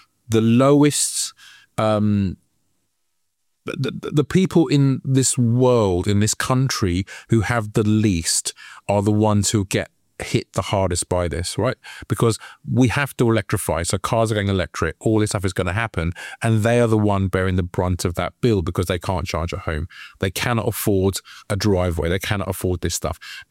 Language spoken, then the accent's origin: English; London, United Kingdom; I grew up in West London, and it was a multicultural area.